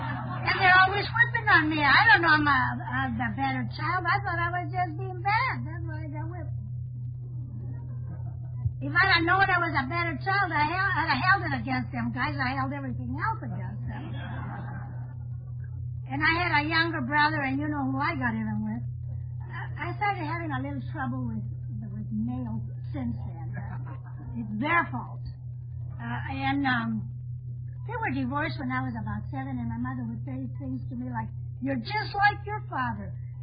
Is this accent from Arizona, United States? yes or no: no; Blythe, California, United States; I come from Blythe, California. You all know where that is, don't you?